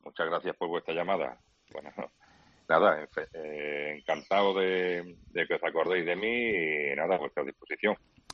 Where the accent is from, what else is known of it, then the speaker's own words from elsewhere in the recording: Region of Murcia, Spain; born there; now in El Puerto de Santa María, Spain; yo me vine para el puerto de Santa María muy joven